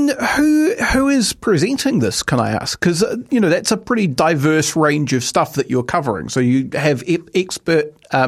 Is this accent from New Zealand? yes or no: yes; New Zealand; And the difficulty that you have as a New Zealander is often a lot of that stuff comes out of the States.